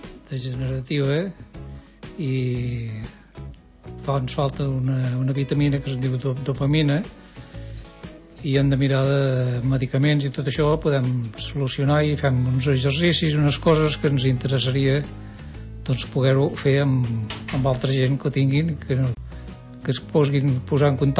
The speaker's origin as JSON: {"language": "Catalan", "town": "Viladamat", "region": "Catalonia", "country": "Spain", "said": "Som de Viladamat, a Parc Albons, Vilcaire, tot el que agafa tota la base àrea del cap de l'Escala."}